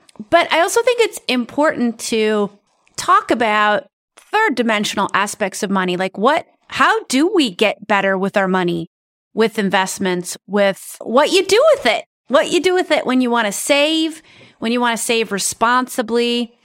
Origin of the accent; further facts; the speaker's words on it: South Dakota, United States; I'm originally from South Dakota